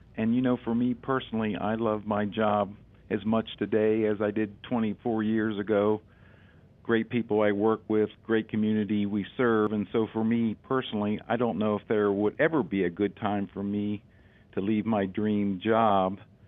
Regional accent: Maryland, United States; So I grew up in Howard County, Maryland, in between Baltimore and Washington. Grew up working on my grandfather's farm.

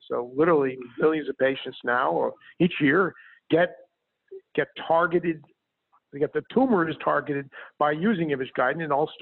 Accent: East Coast, United States; You know, I grew up in the East Coast and fell under the spell of the aristocracy, and Harvard embodies that aristocracy.

